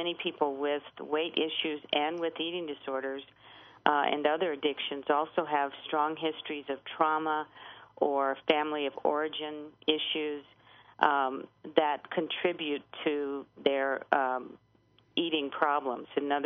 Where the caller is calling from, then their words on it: Denver, Colorado, United States; I'm calling from the beautiful city of Denver, Colorado.